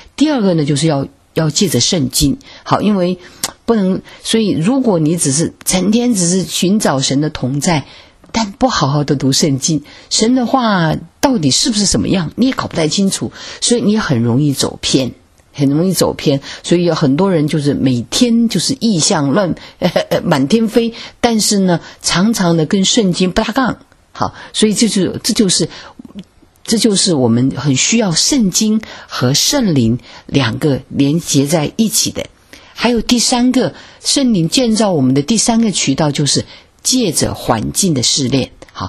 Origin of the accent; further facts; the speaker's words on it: China; 特别是我发现，特别是我们中国人哈，因为这只有一个，大家都只有一个孩子